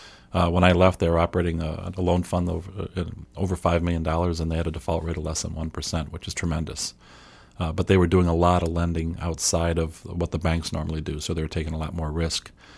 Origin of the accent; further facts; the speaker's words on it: Rochester, New York, United States; moved away as an adult; now in Cape Coral, United States; Well, I'm from Rochester, New York. I relocated here about 4 months ago